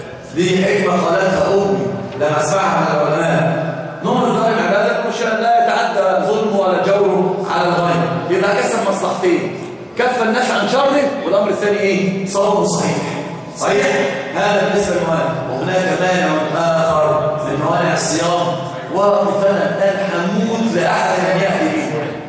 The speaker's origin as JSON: {"language": "Arabic", "country": "Egypt", "said": "النساء المراه عندنا في مصر كانت العوام عندهم جهل عميق"}